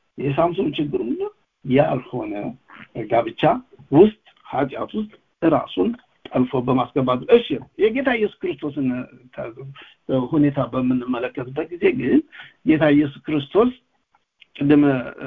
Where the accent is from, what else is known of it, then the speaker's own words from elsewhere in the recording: Kombolcha, Amhara, Ethiopia; እኛ ያደግንበት ከተማ ኮምቦልቻ ይባላል።